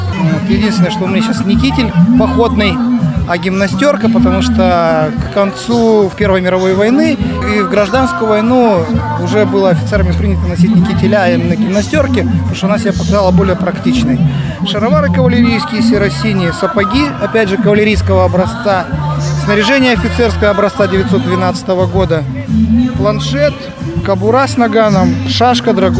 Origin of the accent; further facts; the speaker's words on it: Bolshoy Kamen, Primorsky Krai, Russia; Наш клуб приехал из Приморья. Называется он «Приморский бастион». Ну, я сам лично из Большого Камня.